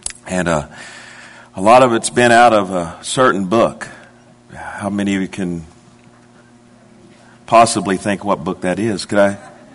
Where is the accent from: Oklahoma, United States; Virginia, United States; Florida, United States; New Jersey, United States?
Florida, United States; Immokalee; and we're from Southwest Florida, and fourth or fifth generation Floridians down in a big metropolis called Immokalee.